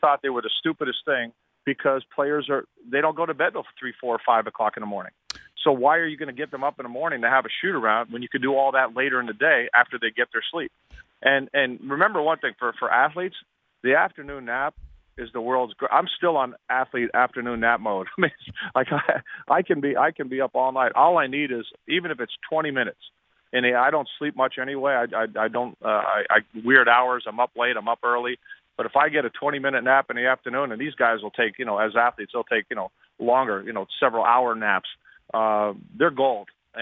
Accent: Canada; And if you watch a lot of obviously, we're a Canadian.

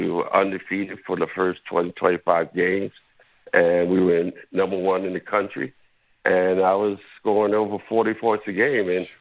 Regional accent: Philadelphia, Pennsylvania, United States; It was a tough trip, you know, going from the north. I'm from Philadelphia, going on that train to Winston-Salem

